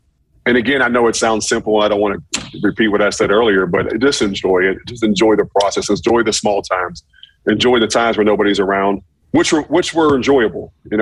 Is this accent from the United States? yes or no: yes; Pittsburgh, Pennsylvania, United States; It's like an old, like growing up in Pittsburgh, it's like that old basement that's just musty